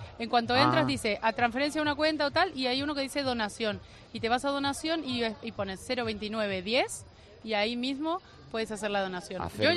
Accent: Argentina; moved away; Vengo de Argentina, me conozco el cuento de la inflación muy bien

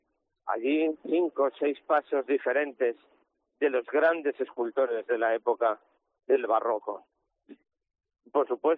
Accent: Valladolid, Castile and León, Spain; sentirnos orgullosos como vallisoletanos

